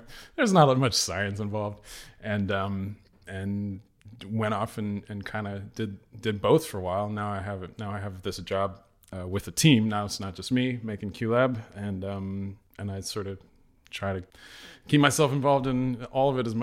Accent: Louisville, Kentucky, United States; I'm from Louisville, Kentucky, and she did a lot of work at Actors Theater of Louisville.

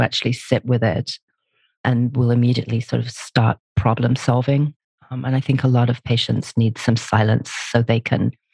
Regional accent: North West England, United Kingdom; also born or lived in London / Istanbul, Turkey; I have an accent and I'm originally from England. I'm a beautiful small town up in the northwest of England called the Lake District.

